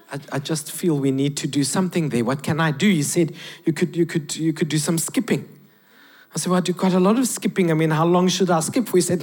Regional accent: Cyprus; Hey, I'm from Cyprus. It's a place in the Bible.

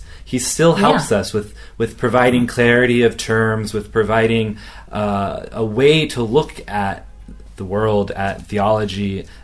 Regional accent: Nebraska, United States; now in Rome, Italy; I grew up in Nebraska. My family is all in Nebraska. I'm the youngest of four children.

